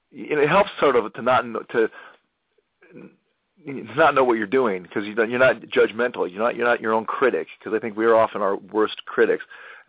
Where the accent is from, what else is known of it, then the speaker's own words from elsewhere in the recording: Laguna Beach, California, United States; I grew up in Laguna Beach, and it was the Saddleback Community Orchestra.